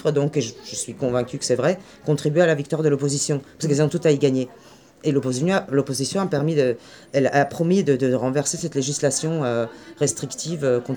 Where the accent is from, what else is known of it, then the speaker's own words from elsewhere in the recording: Austria; j'ai grandi en Autriche, ma mère qui a toujours travaillé.